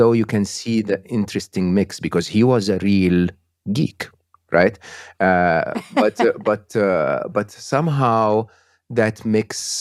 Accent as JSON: {"language": "English", "country": "Egypt", "tie": "born or raised there", "second_language": "English", "said": "I was born and raised in Egypt, public school, public university in Egypt."}